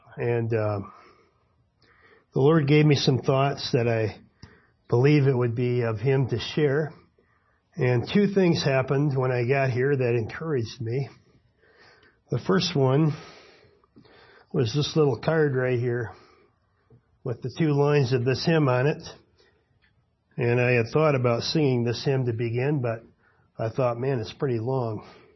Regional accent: Newfoundland and Labrador, Canada; now in United States; I'm from the Fremont, Michigan Assembly and originally from Newfoundland.

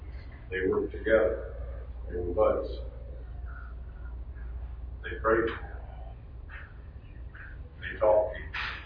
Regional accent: Iowa, United States; I'm from Iowa.

